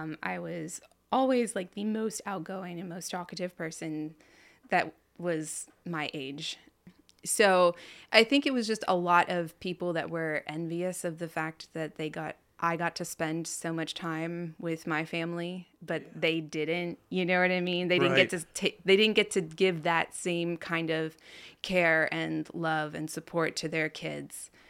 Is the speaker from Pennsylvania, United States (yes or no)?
yes; Hummelstown, Pennsylvania, United States; also born or lived in Harrisburg; So I was born in, I guess, technically Harrisburg Hospital. But I was raised in Hummelstown. We have this nice little country house up on a hill.